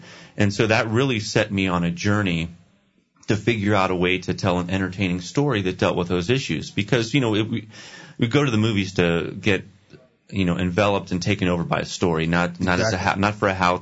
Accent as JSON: {"language": "English", "region": "Ohio", "country": "United States", "tie": "born or raised there", "said": "Or I grew up in Tuscarawas. Tuscarawas County. Gorgeous. It's a beautiful, beautiful place."}